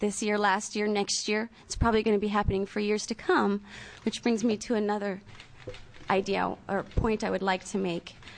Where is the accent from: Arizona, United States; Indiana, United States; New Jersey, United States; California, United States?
Indiana, United States; I would like to give you a short summary of my story. I am from Indiana.